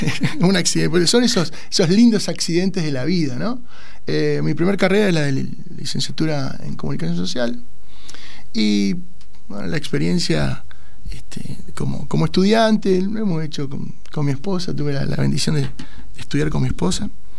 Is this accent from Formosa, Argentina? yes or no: no; Lanús, Buenos Aires Province, Argentina; De Lanús, el conurbano profundo, ¿no? Lanús, el viejo partido 4 de junio.